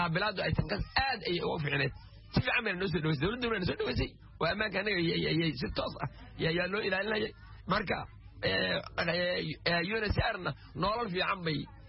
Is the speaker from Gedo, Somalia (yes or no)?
yes; Luuq, Gedo, Somalia; also born or lived in Qoryooley; now in Kenya; luuq meeshii keliya ah aan ku barbaaray inaan kula qaaday luuq baan joogay 91 burburka